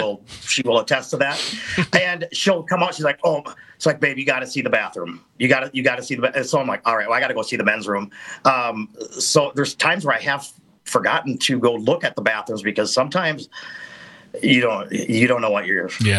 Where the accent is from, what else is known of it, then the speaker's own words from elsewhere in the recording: Spring Valley, United States; the Spillway in Spring Valley, which is my hometown watering hole, for whatever reason, I did, hey, I'm outside the Spillway in my hometown, Spring Valley, blah, blah, blah.